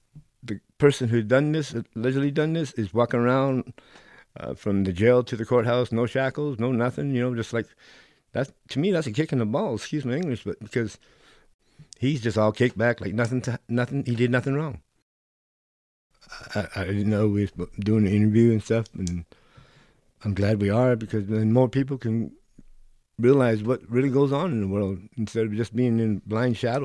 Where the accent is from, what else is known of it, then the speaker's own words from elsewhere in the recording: Nevada, United States; But we grew up in Nevada, and my dad's from here, and we all went to Nevada when we was younger